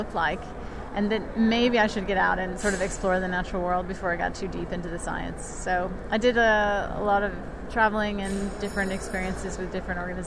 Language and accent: English; East Coast, United States; Yeah, I grew up on the east coast of the U.S. and we always lived in rural areas